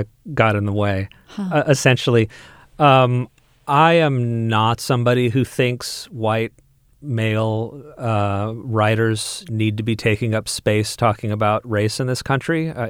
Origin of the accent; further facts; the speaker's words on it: Auburn, California, United States; Yeah. Auburn's my hometown. That side of Placer County is definitely where my roots are and where I still live.